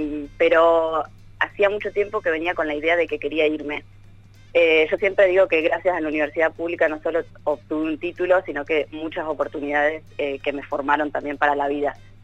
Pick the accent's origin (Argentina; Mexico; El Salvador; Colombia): Argentina; cada vez que digo que soy de Argentina